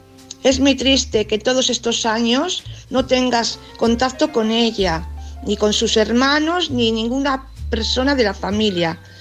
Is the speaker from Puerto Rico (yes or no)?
no; Valladolid, Castile and León, Spain; de Valladolid.